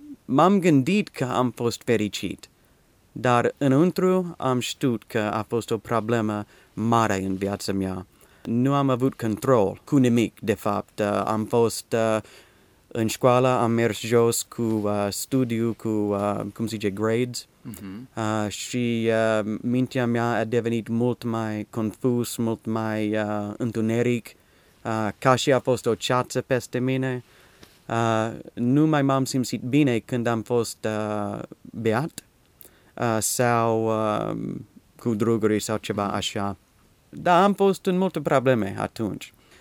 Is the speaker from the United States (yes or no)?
yes; Dallas, Texas, United States; Romanian is a second language; Sunt Texan, din Dallas, Dallas, Texas. Am fost cunoscut acolo, nu cunoscut, am fost născut acolo în 1970 și majoritatea de viața mea am fost acolo. Și am fost, cum se zice, crescut. Ca și un creștin